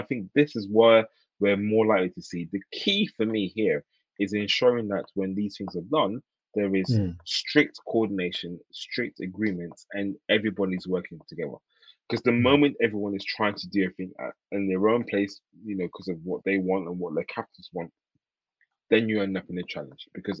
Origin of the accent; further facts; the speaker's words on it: Ghana; and I'm originally from Ghana, as you know